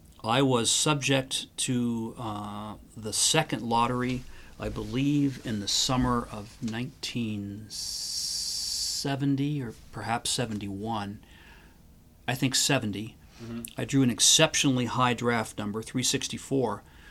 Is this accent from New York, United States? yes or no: no; San Antonio, Texas, United States; also born or lived in St. Louis, United States / Cincinnati, United States / La Jolla, United States; I grew up in San Antonio, Texas, St. Louis, Missouri, Cincinnati, Ohio, and La Jolla, California.